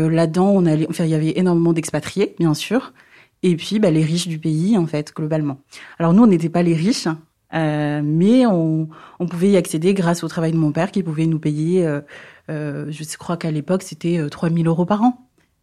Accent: Moroni, Grande Comore, Comoros; born there; Alors, je suis née aux Comores, c'est des îles, dans l'océan Indien, près de Madagascar, île Maurice, La Réunion. Et je suis née dans la capitale, Moroni.

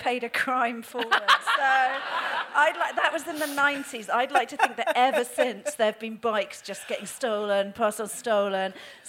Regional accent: United Kingdom; as a Brit

